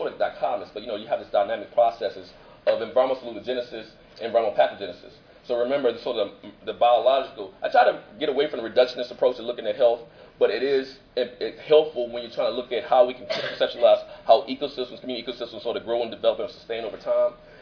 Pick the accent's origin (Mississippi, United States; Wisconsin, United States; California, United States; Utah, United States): Mississippi, United States; I know, I'm from Mississippi, we talk fast. Actually, no, I am from Mississippi, though.